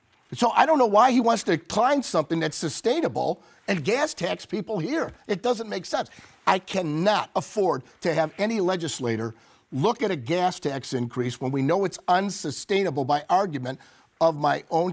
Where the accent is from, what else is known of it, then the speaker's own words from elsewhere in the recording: Missouri, United States; I'm from the Show Me State, Missouri.